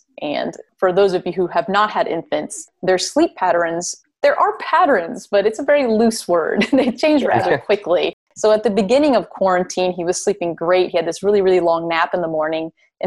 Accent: Miami, Florida, United States; But I'm from Miami, which is an idyllic, you know, beautiful, perfect climate where it's usually 80s, maybe 90s, but not 110.

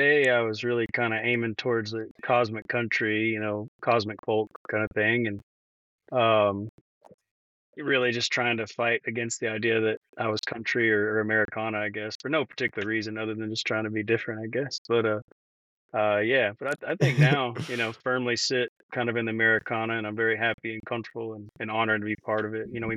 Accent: Texas, United States; also born or lived in Louisiana / Philadelphia; Yeah, I grew up in Texas, lived kind of all over. I was in Louisiana for 5 years after, you know, kind of my adult life side of things. Lived in Philadelphia

